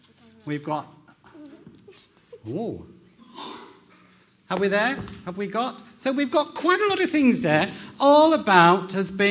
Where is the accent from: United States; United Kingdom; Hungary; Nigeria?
United Kingdom; Bradford, Yorkshire and the Humber; I am from Bradford